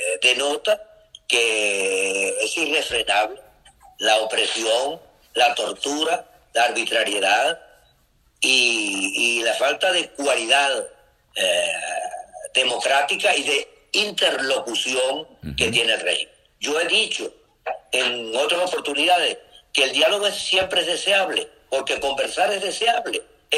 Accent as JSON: {"language": "Spanish", "country": "Venezuela", "lives_now": "Spain", "said": "me permite decir mi opinión como venezolano, que le duele, que ama profundamente su país"}